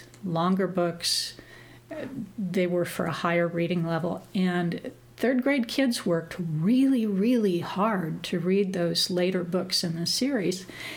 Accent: Indianola, Iowa, United States; also born or lived in Nebraska; started to miss my hometown. I grew up here in Indianola. So I decided to move back to Indianola

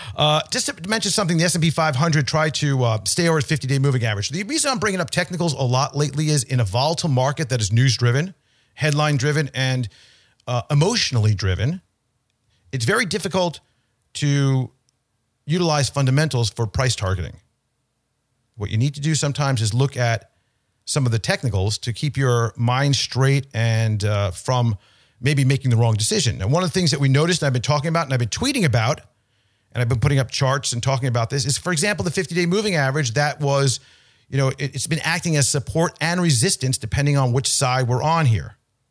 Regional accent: Long Island, New York, United States; I'm from New York originally as well, out on Long Island, and I saw some video when I was a kid.

